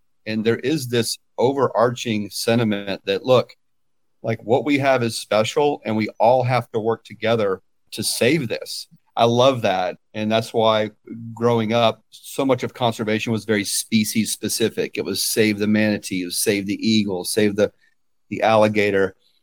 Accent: Florida, United States; You know, growing up in Florida, there was a lot of silos.

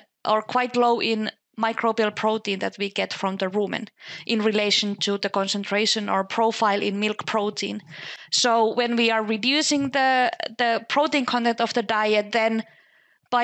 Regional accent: Finland; I'm from Finland. I did my master's and bachelor's degrees in animal science in Sweden at the Swedish University of Agricultural Sciences.

